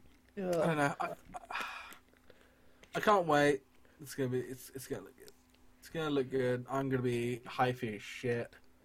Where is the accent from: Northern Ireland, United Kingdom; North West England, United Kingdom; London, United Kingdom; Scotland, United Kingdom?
Northern Ireland, United Kingdom; Belfast; born there; I was born in Belfast.